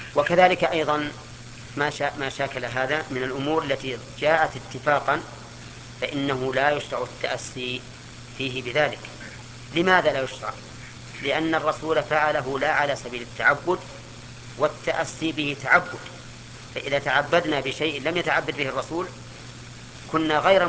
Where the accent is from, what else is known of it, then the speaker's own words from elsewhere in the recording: Najd, Saudi Arabia; ونحن من أهل نجد